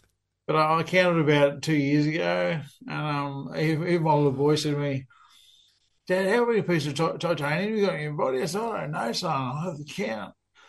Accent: Townsville, Queensland, Australia; born there; also born or lived in Wagga / Darwin / Brisbane / Gold Coast; Yeah, so I grew up, I was born in Townsville.

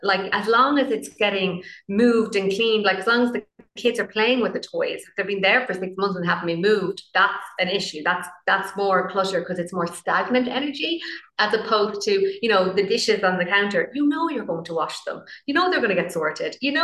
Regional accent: Galway, Connacht, Ireland; Believe it or not, you know, I grew up in Galway.

